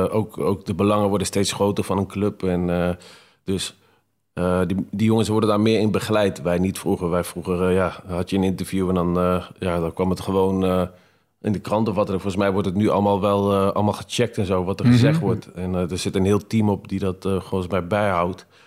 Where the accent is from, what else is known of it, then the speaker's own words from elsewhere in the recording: Arnhem, Gelderland, Netherlands; Maar ik ben opgegroeid in Arnhem met het Ajax-shirt.